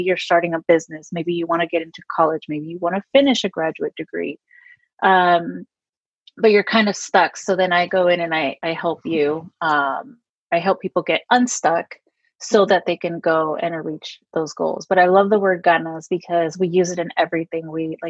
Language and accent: English; San Diego, California, United States; So I'm Mexican American and I grew up here in San Diego, and I grew up very like culturally Mexican.